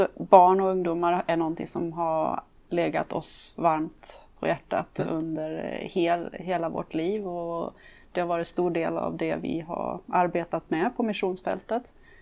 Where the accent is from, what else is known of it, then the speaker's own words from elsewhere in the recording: Örnsköldsvik, Västernorrland County, Sweden; now in Västerås, Sweden; och jag är för tillfället pastor i Valbykyrkan här i Västerås. Kommer ursprungligen ifrån Örnsköldsvik, där jag växte upp. Och större delen av mitt liv har jag tillbringat utomlands som missionär tillsammans med min man.